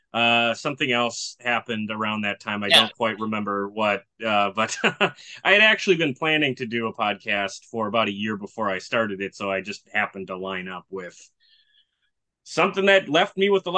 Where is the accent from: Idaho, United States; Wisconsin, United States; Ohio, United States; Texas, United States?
Wisconsin, United States; Milwaukee; So I'm from Milwaukee, Wisconsin, lived here my whole life